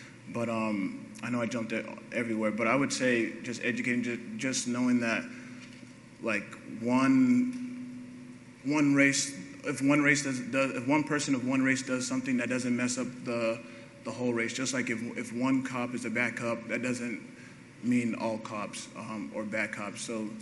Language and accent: English; Arizona, United States; I grew up in Arizona, so like my school and stuff was which is very diverse with like Latinos and white people and black people.